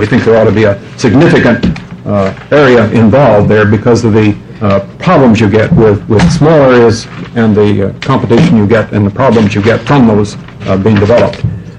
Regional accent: Oregon, United States; I'm a farmer from Linn County

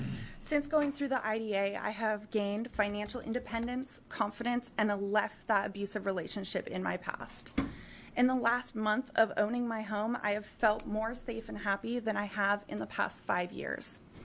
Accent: Cornelius, Oregon, United States; I'm from Cornelius, Oregon.

